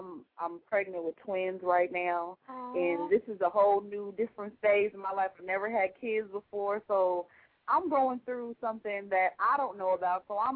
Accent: Portland, Oregon, United States; I'm originally from Portland, Oregon. I'm in Maryland right now.

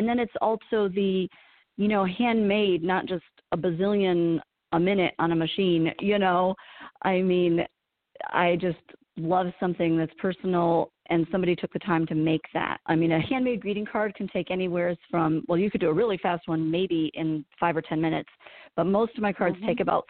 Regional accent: New York, United States; But I'm originally from New York State, and Etsy's based in New York

